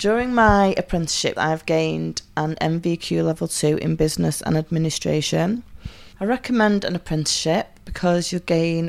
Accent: Manchester, North West England, United Kingdom; I'm 37 years old, I'm from Newton Heath in Manchester

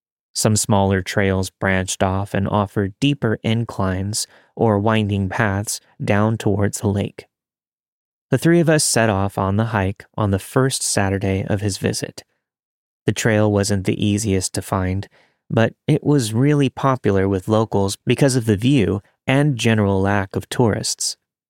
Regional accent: United States; I grew up in the Sierra Nevadas. It's a really beautiful part of the world with sprawling pines, rugged mountains, and crystalline lakes.

